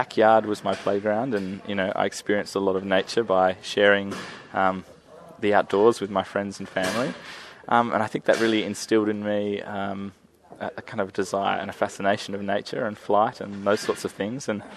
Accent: Lismore, New South Wales, Australia; I grew up in Australia in a very small country town, Lismore, and I grew up without a TV

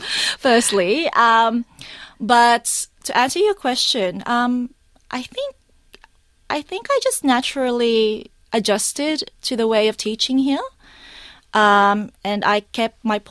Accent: Australia; Growing up in Australia as a Filipino, it was a bit hard to navigate the values.

